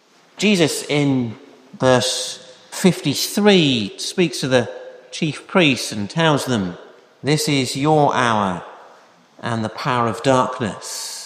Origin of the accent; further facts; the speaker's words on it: United Kingdom; We're British, we don't tend to do that.